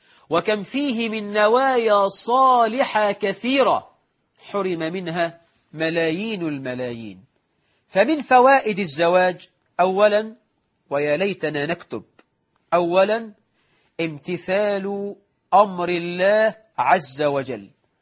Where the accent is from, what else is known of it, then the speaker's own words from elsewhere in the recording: Egypt; فاللهم اجعل بلدنا مصر رخاء سخاء